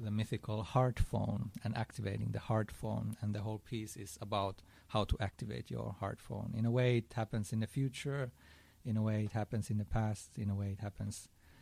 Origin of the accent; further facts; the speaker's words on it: Helsinki, Uusimaa, Finland; I'm from Helsinki, Finland.